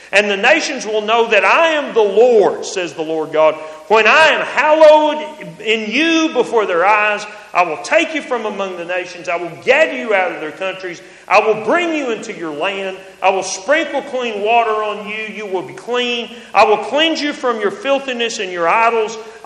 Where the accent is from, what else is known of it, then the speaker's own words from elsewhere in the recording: Texas, United States; I'm a kid from West Texas that grew up on cotton farms.